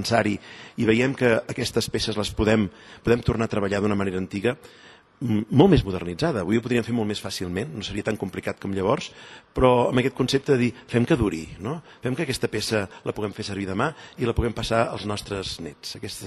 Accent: Catalonia, Spain; com a catalans, com a pallaresos, com a vallfosquins

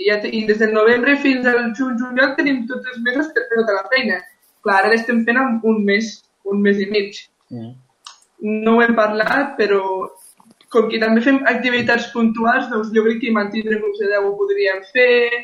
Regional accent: Catalonia, Spain; perquè tots som de la Noguera, quasi monitors infants i joves

